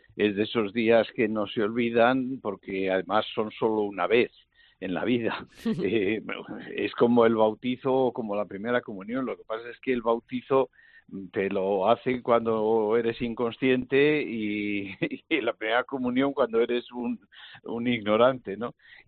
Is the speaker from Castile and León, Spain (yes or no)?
yes; Zamora, Castile and León, Spain; born there; also born or lived in Valladolid; nací en Zamora por voluntad de mis padres y porque estaban viviendo allí, pero luego, pues, donde nací un poco a la vida ha sido en Valladolid